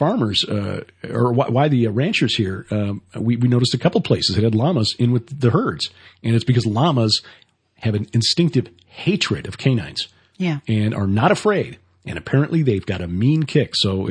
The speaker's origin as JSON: {"language": "English", "town": "Chicago", "region": "Illinois", "country": "United States", "said": "Hey, look, we're from Chicago. We'll make a deal."}